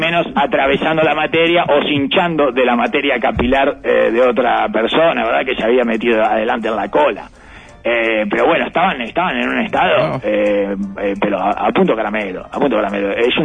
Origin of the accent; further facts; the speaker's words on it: Uruguay; Soy menos uruguayo, evidentemente, señor.